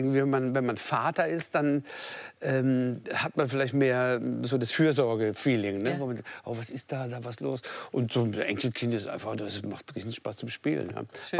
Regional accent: Mannheim, Baden-Württemberg, Germany; Der Massimo kommt aus der Ecke, wo ich herkomme, aus Mannheim.

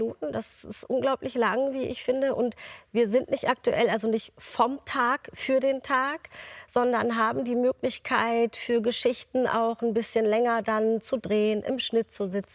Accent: Hanover, Lower Saxony, Germany; born there; wo ich als Nordlicht, wenn man so will, ich bin ja auch in Hannover geboren

